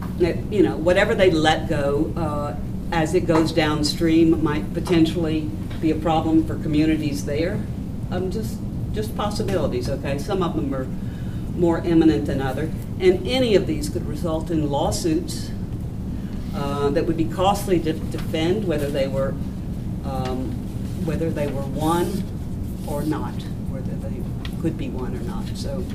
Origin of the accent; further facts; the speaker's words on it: New York, United States; I'm from Ulster County.